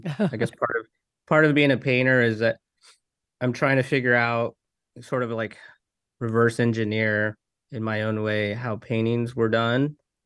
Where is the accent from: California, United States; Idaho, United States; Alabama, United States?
Idaho, United States; I grew up in Owyhee County. And I spent a lot of my youth and young adult life in the Owyhees.